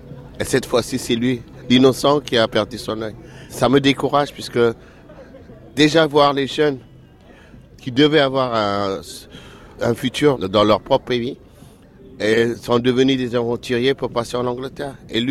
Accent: Ethiopia; now in France; je viens d'Éthiopie. Et j'ai 32 ans. Ça fait 3 mois que je suis là.

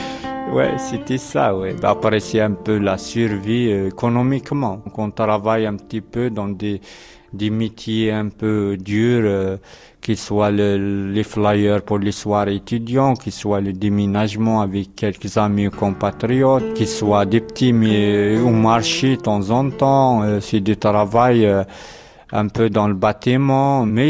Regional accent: Béjaïa Province, Algeria; Moi, je suis Kabyle, bon, de la petite Kabylie, comme on dit ici, bon, la bougie. J'étais un enfant de la campagne, je viens d'un village d'Agmon, baigné dans la culture traditionnelle Kabyle, d'échange, de partage.

